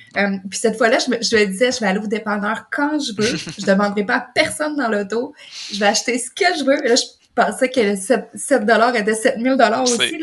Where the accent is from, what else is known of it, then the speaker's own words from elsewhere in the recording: Sept-Îles, Quebec, Canada; also born or lived in Havre-Saint-Pierre; Je suis née à Havre-Saint-Pierre, ensuite à Sept-Îles. Puis Sept-Îles, on allait chez ma grand-mère à Sheldrake, un autre petit village à 1 heure de route.